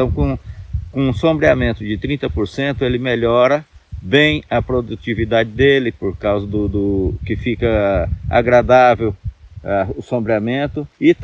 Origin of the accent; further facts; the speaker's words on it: Pará, Brazil; also born or lived in Nova Esperança, Paraná; tenho 55 anos, sou natural de Nova Esperança, Paraná. Vim para a região do Pará, a nossa região aqui, quando criança, em 1969, com meus pais.